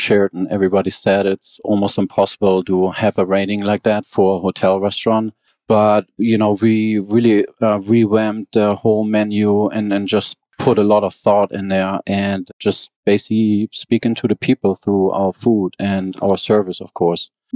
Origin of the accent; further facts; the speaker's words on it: Hamburg, Germany; moved away as an adult; now in Atlanta, United States; Yeah, I'm born and raised in Hamburg, Germany. I've been in the Atlanta area since 1996.